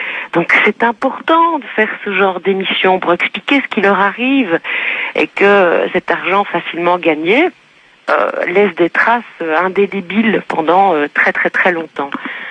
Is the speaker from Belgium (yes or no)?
yes; Belgium; déjà chez nous en Belgique, je pige pas non plus.